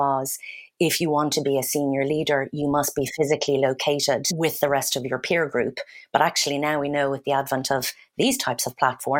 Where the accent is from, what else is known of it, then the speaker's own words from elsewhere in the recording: Ireland; also born or lived in London; I moved back to Ireland from London in 2004.